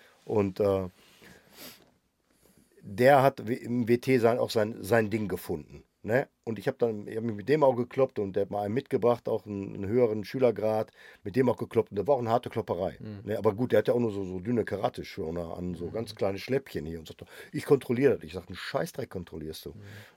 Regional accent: North Rhine-Westphalia, Germany; Ja, wir sind aus dem Ruhrgebiet, wir sind auch anders.

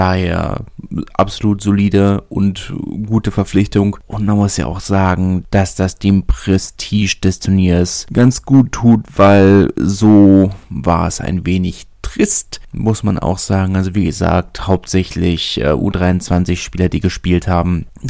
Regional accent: Berlin, Germany; Und als Berliner bin ich natürlich besonders stolz drauf

